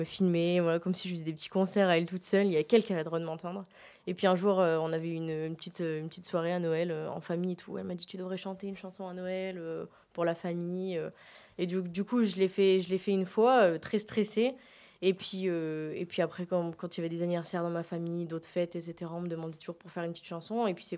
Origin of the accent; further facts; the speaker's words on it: Croix, Hauts-de-France, France; now in Quesnoy-sur-Deûle, France; ça fait 1 an et demi que je suis à Quesnoy-sur-Dole. À la base, moi, je suis croisienne. Je suis née à Croix, j'ai habité à Croix longtemps, Mont-Saint-Barreul, et Quesnoy, c'est tout nouveau.